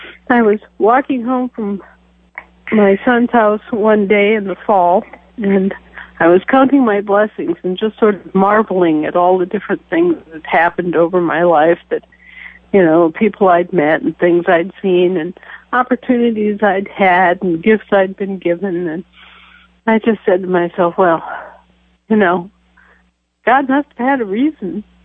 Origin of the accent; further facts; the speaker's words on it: Wisconsin, United States; moved away; also born or lived in Alaska; I was born and raised in Wisconsin, grew up and moved all over the world, and finally came to rest in Alaska when I was about 30.